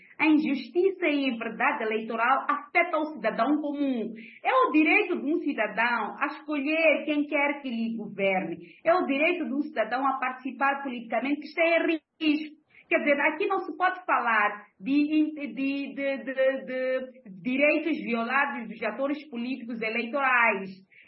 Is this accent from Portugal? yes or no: no; Mozambique; Como moçambicanos, nós temos muita vergonha de dizer que o rei vai nu